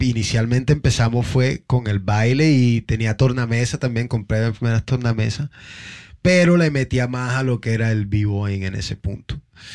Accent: Colombia; moved away; desde que yo llegué de Colombia para acá, fue como que lo que encontré inmediato, ya, porque en Colombia no escuchaba mucho hip hop

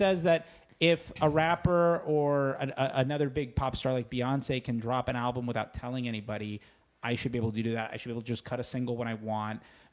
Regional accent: Florida, United States; I grew up in a house where I had a single mother, who spoke Spanish, but also, like, we grew up in South Florida.

